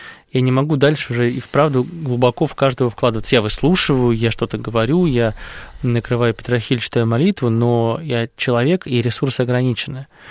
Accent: Moscow, Russia; Я из Москвы, я пойду.

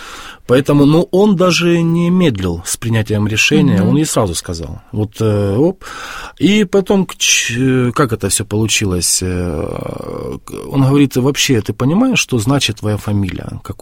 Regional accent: Makiivka, Donetsk Oblast, Ukraine; я родом из Макеевки, Донецкой области.

